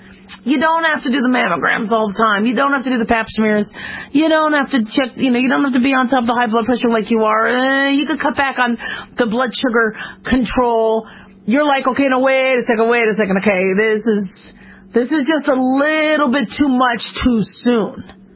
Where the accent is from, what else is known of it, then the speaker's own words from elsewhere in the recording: Phoenix, Arizona, United States; now in Las Vegas, United States; I live in Las Vegas, so everything's 24 hours here. But I remember growing up in Phoenix, Arizona. I mean, the city shut down at 11.